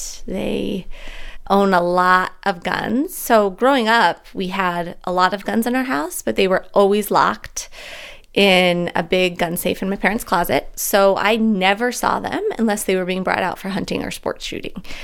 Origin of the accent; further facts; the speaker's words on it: Idaho, United States; also born or lived in Hailey / Dietrich; Idahoan. I've grown up in Idaho for most of my life. I've lived in lots of rural parts of the state. So I was born in Haley, Idaho, lived in Dietrich, Idaho.